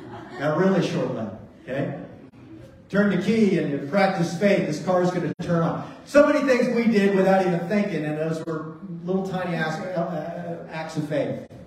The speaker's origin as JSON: {"language": "English", "region": "East Coast", "country": "United States", "moved": "yes", "lives_now": "Canada", "said": "I mean, I'm from the East Coast. I lived up and down the East Coast for years."}